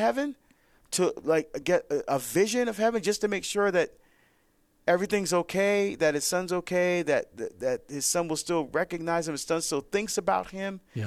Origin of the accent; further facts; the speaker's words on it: New Jersey, United States; Let's go to Teresa in New Jersey, my home state, listening on Sirius XM 130.